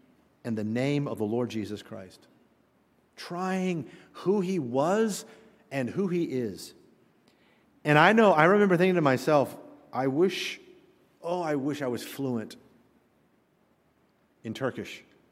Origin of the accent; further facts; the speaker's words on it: Satellite Beach, Florida, United States; Now, then Dad was transferred back to the United States, Satellite Beach, Florida, and growing up in Florida, I lost it. I lost all of the fluency.